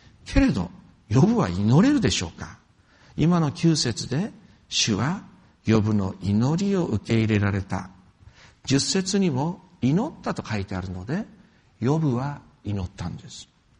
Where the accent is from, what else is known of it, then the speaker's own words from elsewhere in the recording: Yamagata, Japan; 私は山形の出身で山形県にもたくさん避難してるんです